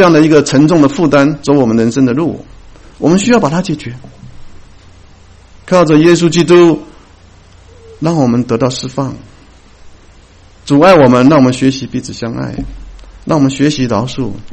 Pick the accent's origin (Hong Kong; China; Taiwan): Taiwan; born there; 那我父亲是浙江人，我母亲是福建人啊，所以那我在台湾出生啊